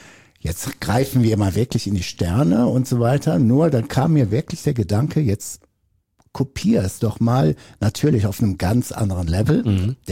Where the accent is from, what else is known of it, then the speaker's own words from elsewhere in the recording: North Rhine-Westphalia, Germany; also born or lived in Brazil; now in Ravensburg, Germany; ich bin ja auch Zugereister. Ich bin aus dem Ruhrgebiet oder aus Brasilien, je nachdem, wie man es sehen möchte. Ich komme also nach Ravensburg, Oberschwaben